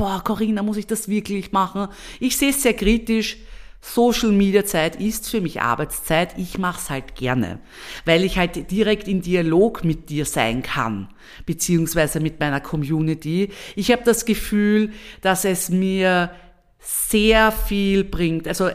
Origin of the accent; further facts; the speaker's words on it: Vienna, Austria; ich liebe ja als Wienerin das Riesenrad